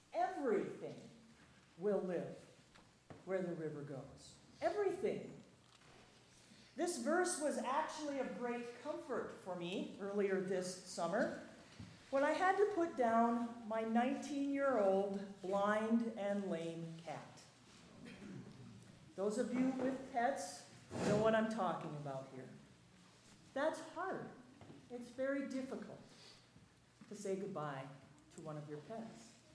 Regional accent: Sioux Falls, South Dakota, United States; I'm from Sioux Falls, South Dakota, and I teach in the religion department at Augustana College in Sioux Falls, South Dakota.

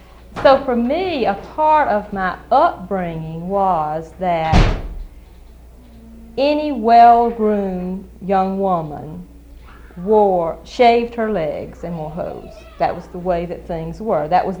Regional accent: South Carolina, United States; I grew up in South Carolina, and you just said I was talking South Carolina, that's right.

